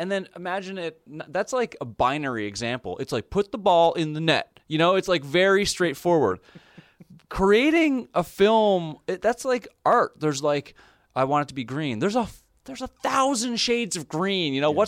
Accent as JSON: {"language": "English", "country": "Canada", "said": "Well, I'm a fan of Canadians. As a Canadian, I'm a fan of Canadians."}